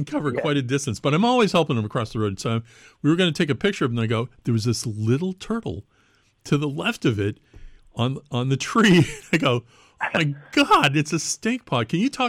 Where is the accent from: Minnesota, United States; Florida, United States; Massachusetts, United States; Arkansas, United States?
Massachusetts, United States; Watertown; For me, in Massachusetts, when I grew up in Watertown outside of Boston, I haven't seen a green snake live in, like, decades.